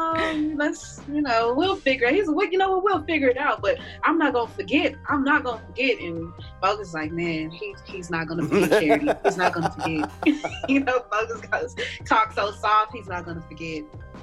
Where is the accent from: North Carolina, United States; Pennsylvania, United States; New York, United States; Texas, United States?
Texas, United States; Houston; And I was like, yeah, I'm from Houston.